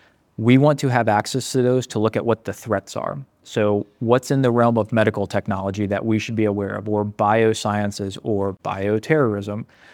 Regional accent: United States; You know, I'm proud American. I'm happy that people actually want to defend the homeland.

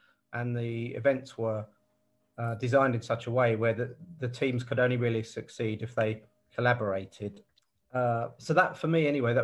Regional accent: South East England, United Kingdom; Buckinghamshire.

